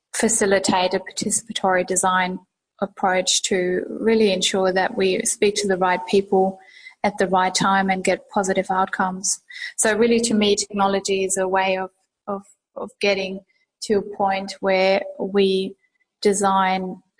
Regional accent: Germany; English is a second language; now in Australia; I have a bit of an accent and I am indeed not from Australia. I was born and raised in Germany and I have been here since 2007.

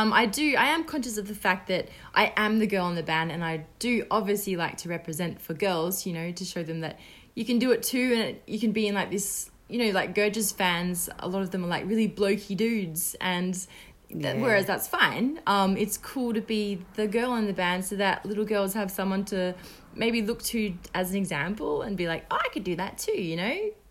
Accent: Rotorua, North Island, New Zealand; born there; I was born in Rotorua, but my family moved around to, like, probably six different towns when I was a little kid. We lived in a caravan for, like, a year or something, apparently.

